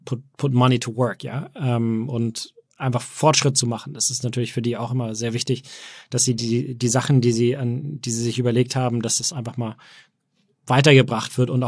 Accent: Hamburg, Germany; born there; also born or lived in Berlin, Germany / United States; geboren in Hamburg, aber auch ja, viel auch in Berlin und viel auch in den USA.

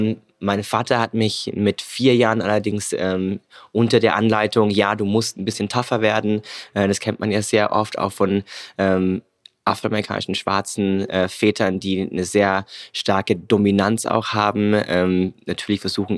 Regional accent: Weiden, Bavaria, Germany; geboren in Weiden in der Oberpfalz. Wirklich 44.000 Menschen leben da, wirklich so ein kleines Kuckucksnest, wo sich wirklich auch jeder kennt. Ich bin aufgewachsen als eines der wenigen Mischlings- oder farbigen Kinder.

